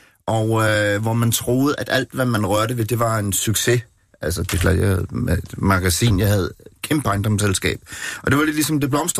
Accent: Capital Region of Denmark, Denmark; jeg er født og opvokset i Rungsted Kyst, men vi flyttede til Bornholm, da jeg var meget ung

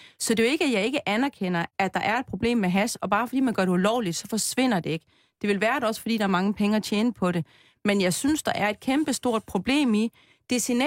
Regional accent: Hirtshals, North Denmark Region, Denmark; Selv da jeg gik i skole i Hirtshals i 70'erne, blev der solgt has i Hirtshals.

